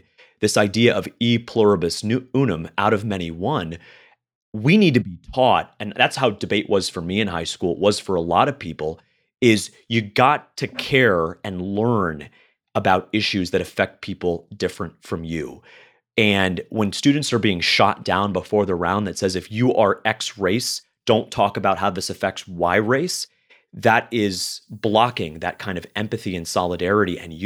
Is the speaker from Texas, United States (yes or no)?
no; Florida, United States; Well, you know, I grew up in Florida. I live in Florida.